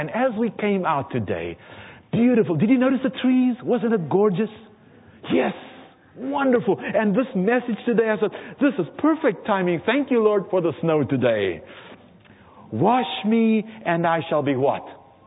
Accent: South Africa; I was born and raised in South Africa where we didn't have snow.

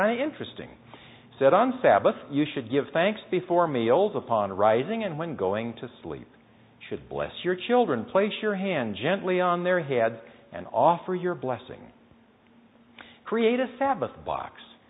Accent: California, United States; And here's an example of that in a letter to the editor of my hometown newspaper back in California.

